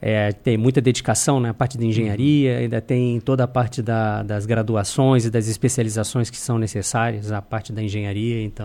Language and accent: Portuguese; Rio de Janeiro, Brazil; born there; now in Urussanga, Brazil; Sou natural do Rio de Janeiro. Nasci no bairro de Campo Grande, lá no estado do Rio, né? Que é ali, fica na zona oeste do Rio de Janeiro. É um bairro bem populoso lá, né? Tem 370 mil habitantes.